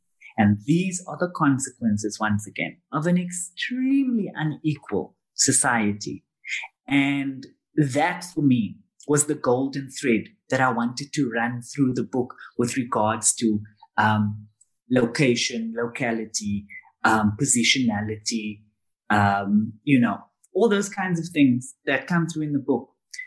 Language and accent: English; Cape Town, Western Cape, South Africa; Of course, I haven't been back to my hometown, and when I say hometown, not the larger Cape Town, but like my particular community in, gosh, probably maybe 10 years.